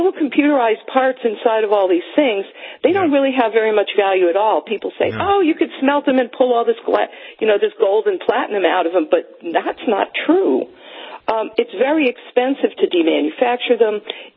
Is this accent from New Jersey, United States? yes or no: yes; New Jersey, United States; So the last bill that was filed in June in my home state of New Jersey